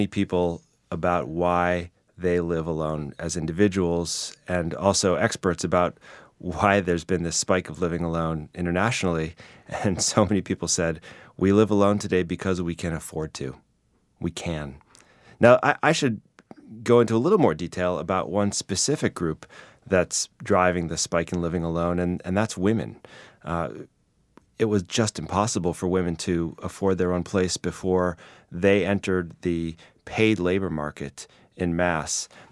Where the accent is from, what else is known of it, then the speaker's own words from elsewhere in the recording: Chicago, Illinois, United States; aging alone and dying alone in the city of Chicago, which is my hometown.